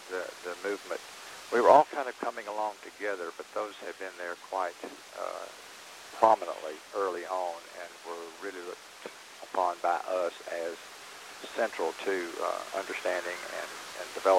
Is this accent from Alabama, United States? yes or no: yes; Ocala, Alabama, United States; also born or lived in Gadsden; Okay, I was born in Gadsden, Alabama, raised in Ocala, Alabama, which was a suburb of, and I spent the first 27 years there.